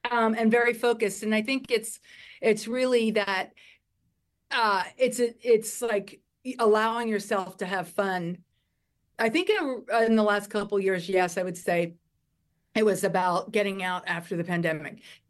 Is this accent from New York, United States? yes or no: yes; New York, United States; Yeah, I'm from New York. I'm here on 34th Street. I've been here for 25 years